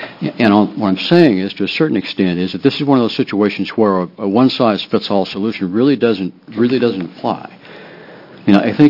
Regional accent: Condon, Oregon, United States; I'm from Condon and everything, but my dad was on the ESD and the school district board in Condon for 43 years.

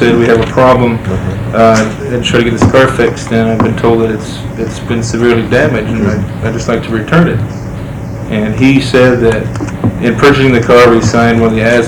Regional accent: Clackamas, Oregon, United States; I'm from Clackamas, Oregon.

